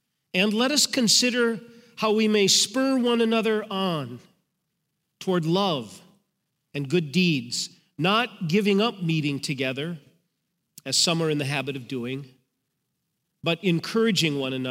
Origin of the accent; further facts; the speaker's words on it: Faribault, Minnesota, United States; also born or lived in Hudson, United States; I grew up in Faribault, Minnesota. My wife grew up there as well.